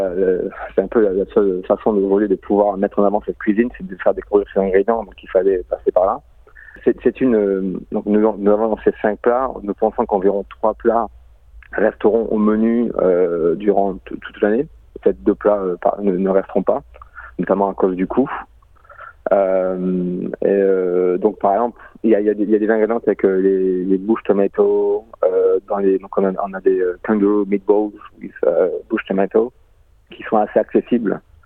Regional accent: France; now in Australia; Quelque chose qu'on a un peu découvert en tant que français en Australie, c'est que les repas en Australie sont pris assez rapidement.

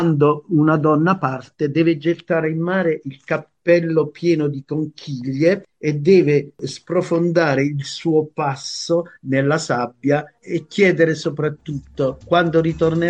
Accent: Basilicata, Italy; Essendo io anche lucano e avendo sofferto l'emigrazione

